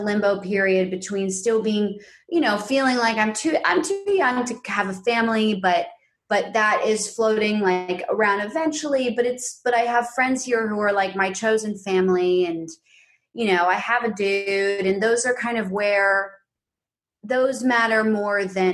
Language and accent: English; New York City, New York, United States; born or raised there